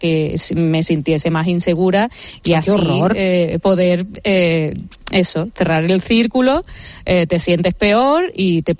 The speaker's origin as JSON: {"language": "Spanish", "town": "Málaga", "region": "Andalusia", "country": "Spain", "also_born_or_lived": "Castilla-La Mancha", "said": "Yo soy malagueña y manchega, o sea, que yo tengo de todo. Y feliz y orgullosa hoy día, a mis 43 años, ya casi 44, puedo decirlo."}